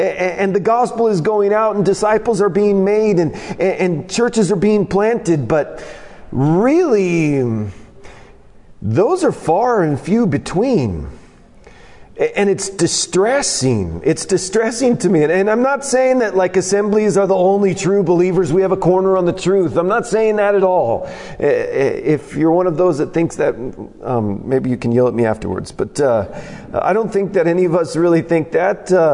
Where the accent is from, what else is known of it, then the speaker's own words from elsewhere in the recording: Portland, Oregon, United States; But my wife and I and our kids, we're from Portland, Oregon, commended from Eastgate Bible Chapel there in Portland, Oregon.